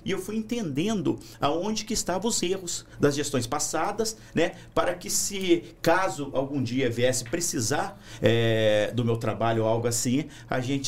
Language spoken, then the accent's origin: Portuguese; São José dos Campos, São Paulo, Brazil; Eu sou com muito prazer nascido e criado em São José dos Campos.